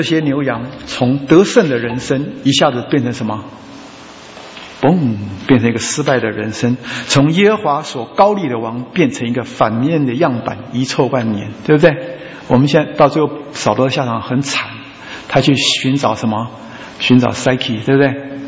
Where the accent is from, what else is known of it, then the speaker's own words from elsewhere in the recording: China; 我们中国人常讲到这个钱这个东西啊，这个孔方兄啊非常可爱，是不是啊？